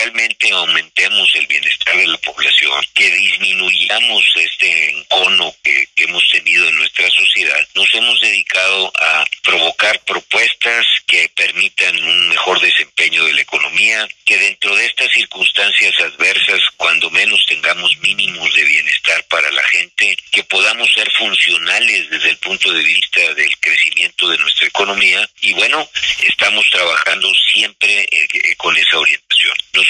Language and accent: Spanish; Mexico; que los mexicanos queremos vivir en paz